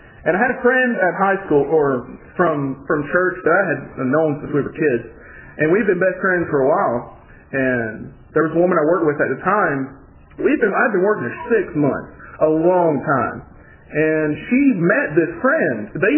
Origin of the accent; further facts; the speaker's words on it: Florida, United States; Especially in Alabama. I'm from Florida originally.